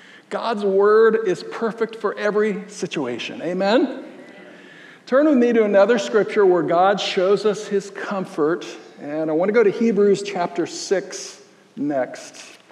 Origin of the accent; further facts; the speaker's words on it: Florida, United States; I grew up in Florida, in southern Florida, we always got into trouble, and we said it because there was nothing to do.